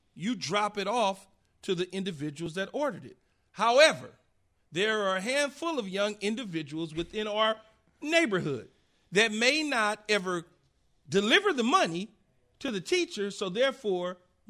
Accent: Los Angeles, California, United States; See, I grew up in South Central L.A. We didn't have the candy in the box.

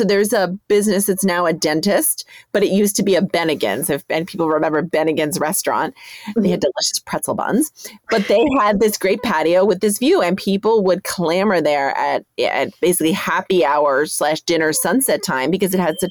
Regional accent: New York, United States; I grew up in Rensselaer County and I just find that insane.

